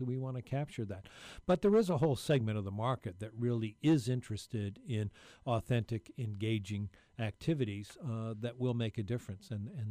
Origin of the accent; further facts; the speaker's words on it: St. Augustine, Florida, United States; Although in my hometown of St. Augustine